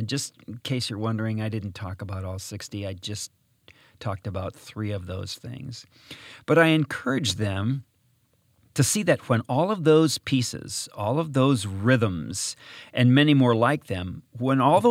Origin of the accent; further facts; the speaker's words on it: Oak Harbor, Washington, United States; I grew up in the Pacific Northwest on Whidbey Island in Oak Harbor, Washington.